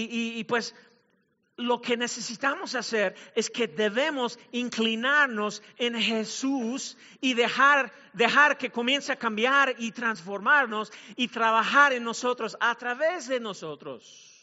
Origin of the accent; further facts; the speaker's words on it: Mexico; Y si no te has dado cuenta, soy mexicano, pues, pero tengo una piel realmente blanca.